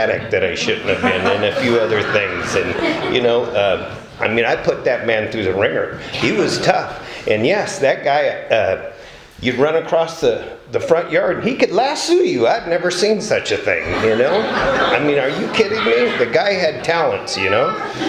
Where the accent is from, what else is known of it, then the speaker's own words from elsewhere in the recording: Jamestown, United States; I'm from Jamestown.